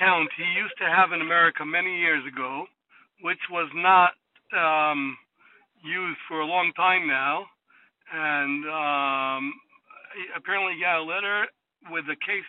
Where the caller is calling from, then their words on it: Israel; I'm calling from Israel